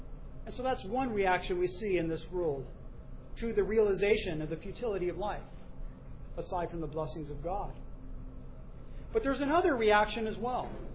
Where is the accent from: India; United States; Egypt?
United States; as an American living here in America.